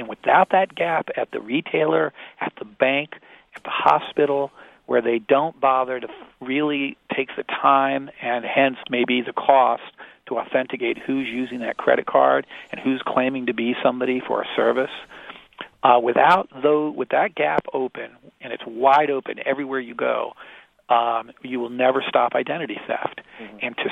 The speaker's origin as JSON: {"language": "English", "region": "Indiana", "country": "United States", "tie": "born or raised there", "said": "I'm from Indiana, and I grew up, you know, like everybody else, hearing about, you know, pollution in Gary, Indiana, and pollution in Pittsburgh"}